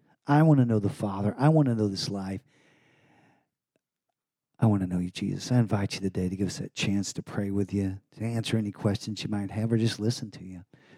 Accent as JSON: {"language": "English", "region": "Texas", "country": "United States", "said": "I see things like I used to do as a hardened Texan, which was my big thing. I'm a Texan. This is the way it goes. And I still am."}